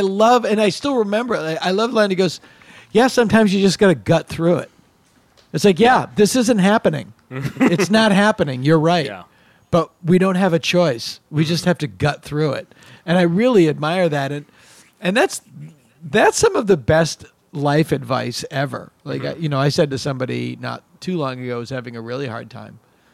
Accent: Massachusetts, United States

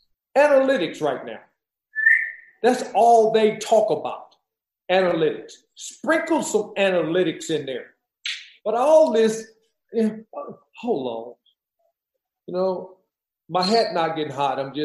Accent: Louisiana, United States; Really didn't work out a lot when I was growing up in Louisiana.

